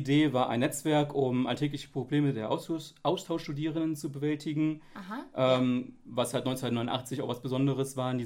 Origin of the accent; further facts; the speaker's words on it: Hesse, Germany; now in Siegen, Germany; ich komme ursprünglich aus dem Rhein-Main-Gebiet, aus dem schönen Hessen, bin hierher gezogen nach Siegen, um zu studieren